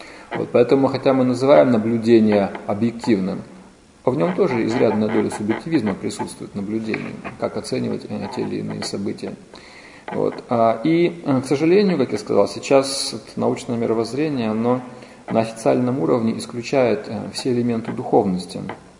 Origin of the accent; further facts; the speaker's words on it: Vladivostok, Primorsky Krai, Russia; И я из Владивостока. Я приезжаю в Находку, в Партизанск, время от времени.